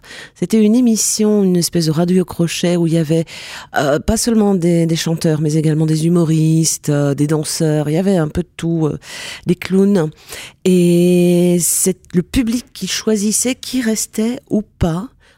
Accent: Saint-Brieuc, Brittany, France; born there; je suis née à Saint-Brieuc dans les Côtes d'Armor, anciennement Côte du Nord.

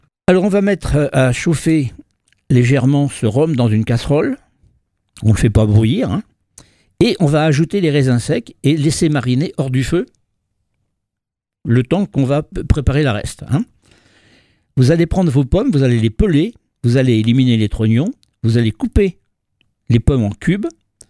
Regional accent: France; J'arrive pas bien à prononcer ça, mais je suis français, moi, voilà, c'est le problème, c'est autrichien ce truc-là.

